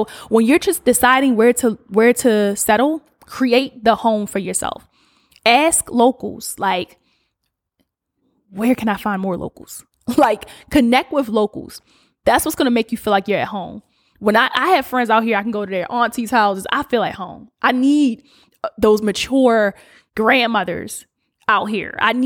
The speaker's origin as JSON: {"language": "English", "region": "East Coast", "country": "United States", "said": "I'm from the East Coast. We like to see people that look like us."}